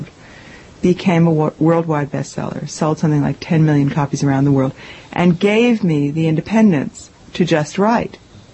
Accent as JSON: {"language": "English", "town": "New York City", "region": "New York", "country": "United States", "tie": "born or raised there", "said": "I'm a New York animal. I mean, I grew up on West 77th Street, opposite the Museum of Natural History. I went to public schools in New York."}